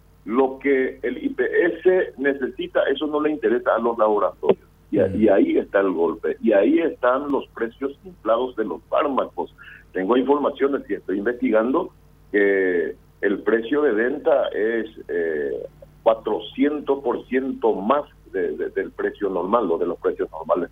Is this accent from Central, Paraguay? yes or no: no; Villarrica, Guairá, Paraguay; Yo pues soy del interior, soy de Villarrica.